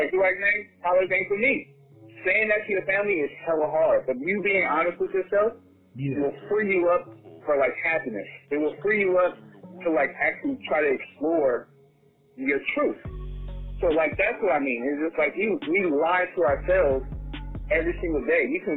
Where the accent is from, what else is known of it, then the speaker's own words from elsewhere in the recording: Oakland, California, United States; We grew up in Oakland, and so, like, you can expect that if you go to a house party